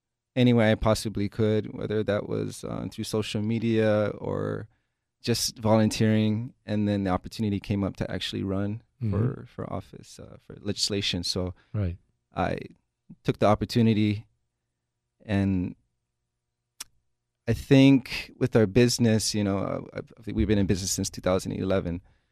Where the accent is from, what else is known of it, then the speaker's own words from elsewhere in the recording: Kalihi, Hawaii, United States; Born and raised in Hawaii. Grew up in Kalihi. Started off in the valley and grew up down the street over here on Kahai Street.